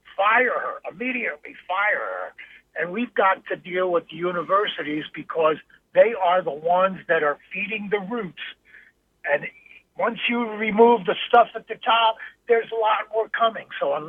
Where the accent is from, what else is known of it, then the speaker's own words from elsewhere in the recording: New York, United States; I grew up in New York. It was CCNY back then, City College of New York.